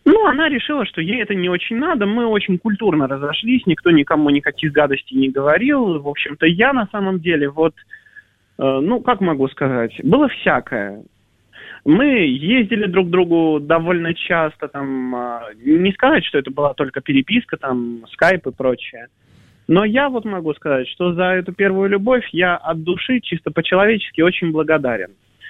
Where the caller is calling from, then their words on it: Moscow, Russia; Я из Москвы звоню.